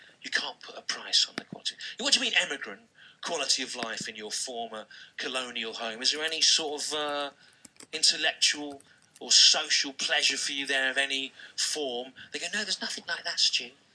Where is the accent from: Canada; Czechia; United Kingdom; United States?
United Kingdom; I like being British.